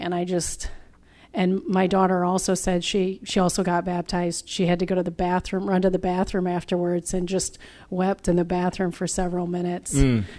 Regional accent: Jacksonville, Florida, United States; I'm from Jacksonville.

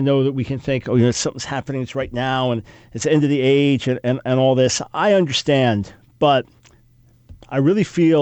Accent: New York, United States; I'm from New York originally and lived right outside of D.C. for some years and other parts of the country

